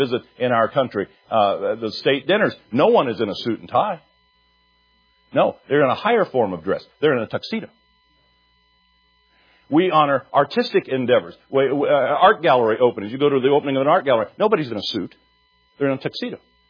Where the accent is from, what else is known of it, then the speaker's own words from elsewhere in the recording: Kansas, United States; I came from Kansas.